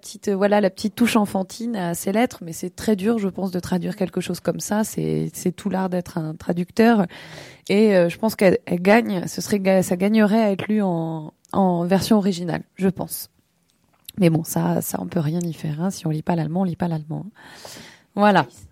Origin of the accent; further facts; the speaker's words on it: France; nous on est français